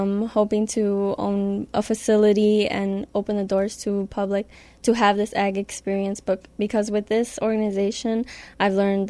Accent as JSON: {"language": "English", "town": "Wadsworth", "region": "Illinois", "country": "United States", "said": "I'm from Wadsworth, Illinois. It's a town on the border of Wisconsin and Illinois, close to Gurnee, Illinois."}